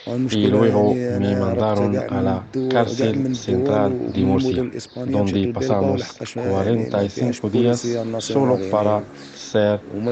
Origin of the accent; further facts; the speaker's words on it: Morocco; Spanish is a second language; Bueno, soy un chico marroquí